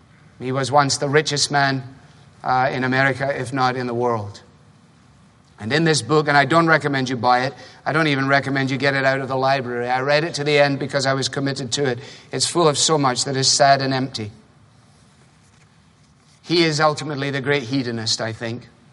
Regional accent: Glasgow, Scotland, United Kingdom; Called Growing Up in Glasgow, which is the center of the Western world's center of heart attacks and the center of alcoholism in Western Europe.

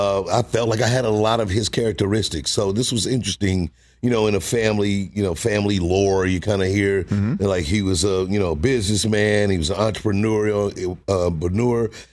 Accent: St. Louis, Missouri, United States; born or raised there; now in Los Angeles, United States

